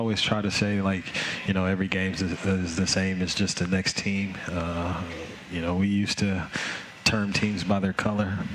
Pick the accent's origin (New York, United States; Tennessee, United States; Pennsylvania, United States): Tennessee, United States; Memphis; Memphis, Tennessee.